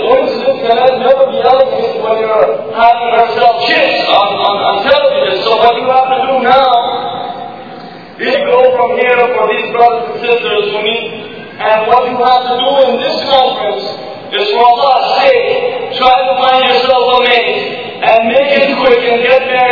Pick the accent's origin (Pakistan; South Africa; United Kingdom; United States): Pakistan; Karachi, Sindh; born there; And I have all right to say that I was born in Karachi.